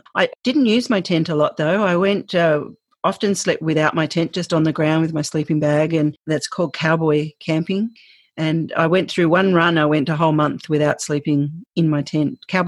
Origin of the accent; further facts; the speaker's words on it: Australia; Because I'm from Australia, I don't have a lot of, and I have never really spent a lot of time in the snowfields